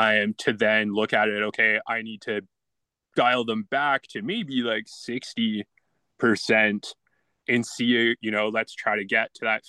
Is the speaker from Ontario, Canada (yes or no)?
yes; Ontario, Canada; I grew up in Southern Ontario. I was probably about 2 hours west of Toronto.